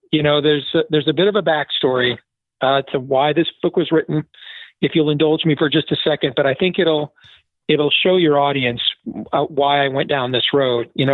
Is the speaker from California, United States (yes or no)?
no; Iowa, United States; this was getting to the end of her run for the presidency here in my home state of Iowa.